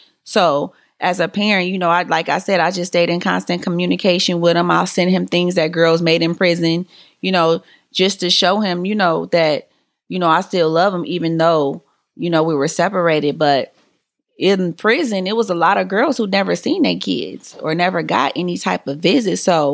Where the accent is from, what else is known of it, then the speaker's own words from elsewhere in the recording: Detroit, Michigan, United States; because I was born and raised in Detroit. Detroit is a hustling town.